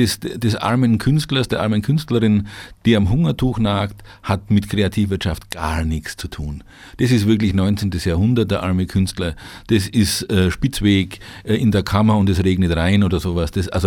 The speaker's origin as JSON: {"language": "German", "region": "Bavaria", "country": "Germany", "said": "Ich komme ja aus der Nähe, ursprünglich von Rothenburg ob der Tauber"}